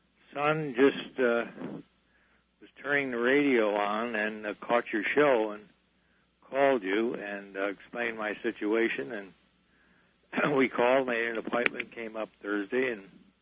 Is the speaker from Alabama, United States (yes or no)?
no; San Diego, California, United States; San Diego.